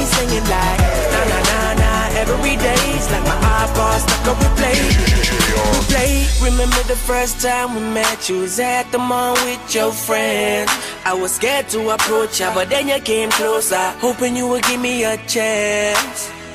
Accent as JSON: {"language": "Italian", "town": "Turin", "region": "Piedmont", "country": "Italy", "tie": "born or raised there", "said": "Allora, io sono di Torino. Abito dietro il Politecnico da sempre"}